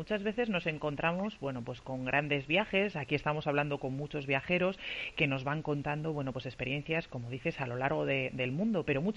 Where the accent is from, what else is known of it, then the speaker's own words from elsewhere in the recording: La Rioja, Spain; nosotros, por ejemplo, que somos de La Rioja